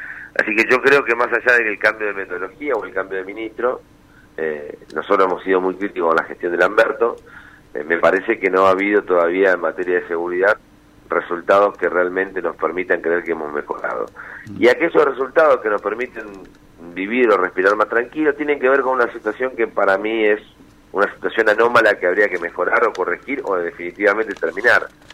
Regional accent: Santa Fe, Argentina; si a nosotros como vecinos o como santafesinos o rosarinos nos interesa los gestos o nos interesan los resultados

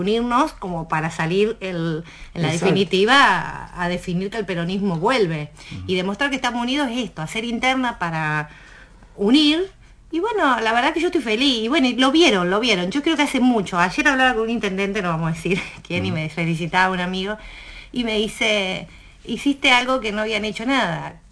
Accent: Rosario, Santa Fe, Argentina; soy nacida en Rosario, soy santafesina

